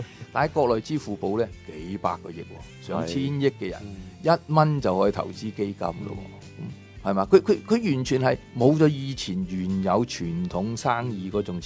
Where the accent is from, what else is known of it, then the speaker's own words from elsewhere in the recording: Hong Kong; 其实从某个角度讲咧，我哋依然做翻我哋香港人最擅长嘅业务推销。